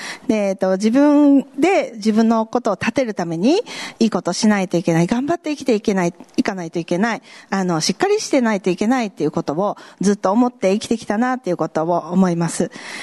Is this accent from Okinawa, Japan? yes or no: no; Saga, Japan; 佐賀県で育って教会が本当にないから、